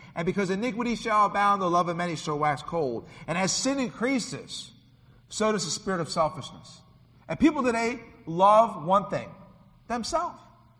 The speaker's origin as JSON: {"language": "English", "town": "Philadelphia", "region": "Pennsylvania", "country": "United States", "tie": "born or raised there", "said": "I'm from Philadelphia. I grew up in the streets."}